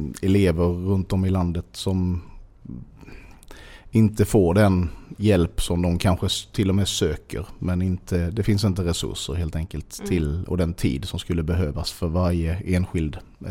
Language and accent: Swedish; Sölvesborg, Blekinge, Sweden; Men jag är uppväxt i Sölvesborg, absolut. Men jag har nog haft en trygg småstadsuppväxt, tror jag.